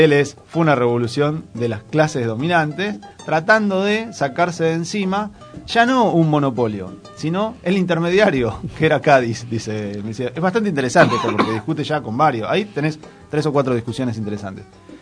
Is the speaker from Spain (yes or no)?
no; Argentina; la revolución que más nos pega a nosotros como argentinos es la de 1810.